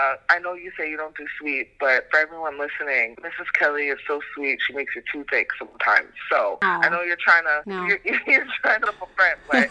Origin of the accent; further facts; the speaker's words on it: Toronto, Ontario, Canada; also born or lived in Ireland; I'm back in my hometown, Toronto, Canada, enjoying the rain.